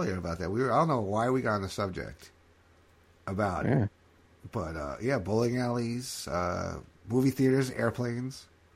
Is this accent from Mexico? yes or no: no; New York, United States; living in the Metro New York area, growing up in Westchester County, a major way to get around is the train.